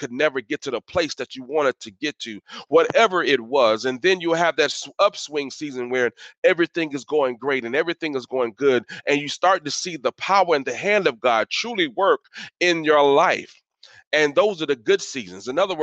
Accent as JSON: {"language": "English", "town": "Tampa", "region": "Florida", "country": "United States", "tie": "born or raised there", "said": "I was born and raised in Tampa. I've seen the old Tampa Bay Buccaneers."}